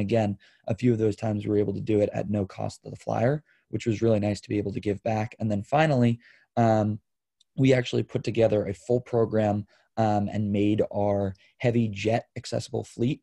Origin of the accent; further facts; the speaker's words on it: Connecticut, United States; Yes, born and raised in Connecticut, and my family still lives out here.